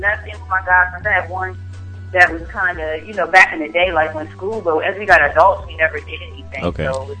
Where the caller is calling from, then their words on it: DMV area, United States; I'm calling from the DMV.